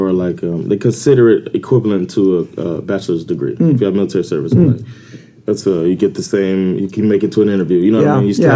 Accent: Miami, Florida, United States; accent: Miami; because I'm from Miami, I had an accent. I talked in that it's a southern draw, but then it's kind of a mumble, and they talk fast.

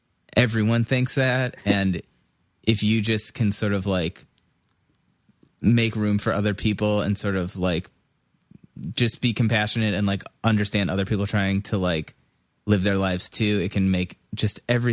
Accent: Moreland Hills, Ohio, United States; I'm from Moreland Hills.

